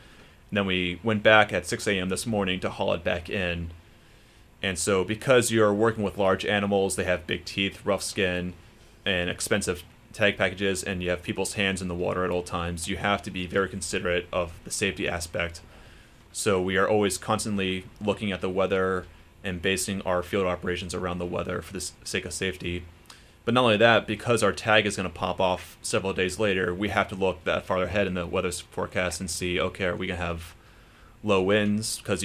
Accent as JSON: {"language": "English", "town": "Smyrna Park", "region": "Maryland", "country": "United States", "tie": "born or raised there", "said": "I grew up over in Smyrna Park, Maryland, and my grandmother would take me to the Baltimore Aquarium on a very regular basis."}